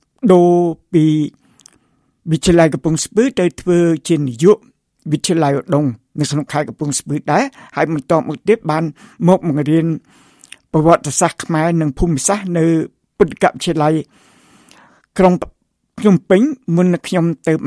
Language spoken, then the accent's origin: Khmer; Phnom Penh, Cambodia; ខ្ញុំកើតនៅទីក្រុងភ្នំពេញខ្ញុំកើតនៅសង្កាត់លេខ3ហើយខ្ញុំរៀននៅសាលាបឋមសិក្សានៅក្រុងភ្នំពេញ